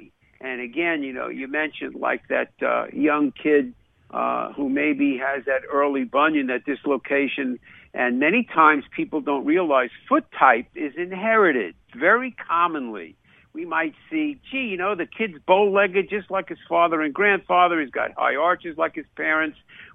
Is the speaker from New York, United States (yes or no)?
yes; Massapequa, New York, United States; I grew up in Massapequa, Long Island.